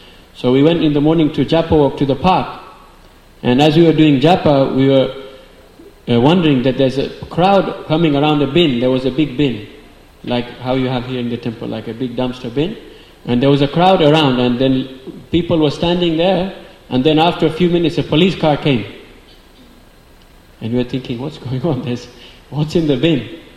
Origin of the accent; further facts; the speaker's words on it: England, United Kingdom; I'm from England the same.